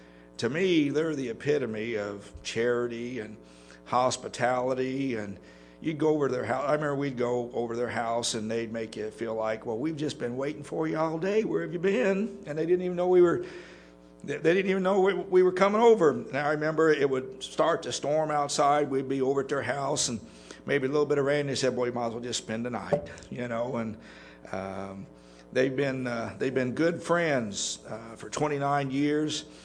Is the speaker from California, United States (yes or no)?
yes; California, United States; moved away as an adult; My wife and I, we both kind of grew up in California. And so when we moved from California to Texas, we learned some things that we weren't used to.